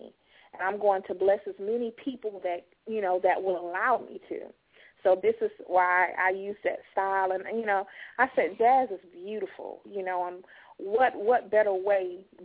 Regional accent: Deerfield Beach, Florida, United States; I'm from South Florida. I'm actually from the Fort Lauderdale region. I'm from a town called Deerfield Beach, Florida.

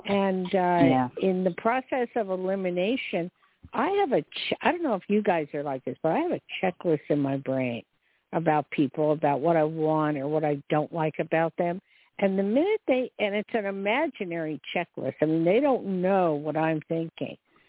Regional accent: New Jersey, United States; and I'm from Jersey, so I know the area.

